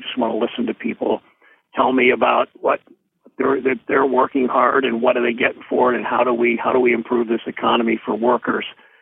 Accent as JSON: {"language": "English", "town": "Mansfield", "region": "Ohio", "country": "United States", "tie": "born or raised there", "said": "Springfield or my hometown of Mansfield"}